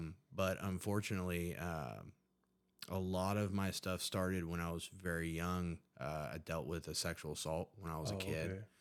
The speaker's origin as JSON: {"language": "English", "town": "Huntington", "region": "West Virginia", "country": "United States", "said": "I'm from Huntington, West Virginia. It's a small community in West Virginia. We're teeny tiny compared to San Diego."}